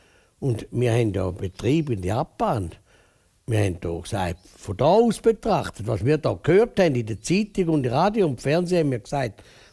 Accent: Switzerland; Als Schweizer hätte man ja gehen können, oder?

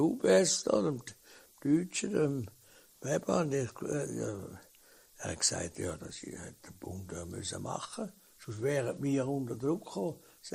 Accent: Switzerland; Und als Schweizer Politiker bin ich jetzt nur einmal verantwortlich, dass die Schweiz keinen Krieg überkommt.

